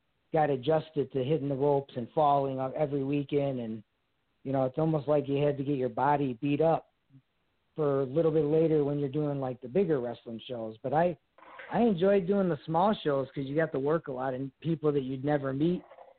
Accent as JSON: {"language": "English", "town": "Calumet City", "region": "Illinois", "country": "United States", "tie": "born or raised there", "said": "I grew up in Calumet City in the 80s and they had a big water tower."}